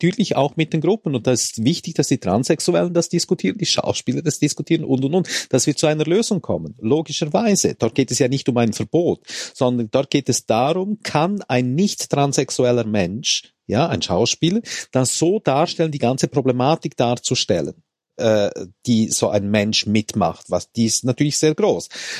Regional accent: Switzerland; Und genau was hindert uns dabei als Schweizer, nicht schlichtweg Schokokuss zu sagen?

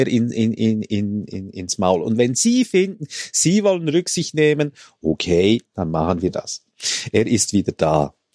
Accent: Switzerland; Und genau was hindert uns dabei als Schweizer, nicht schlichtweg Schokokuss zu sagen?

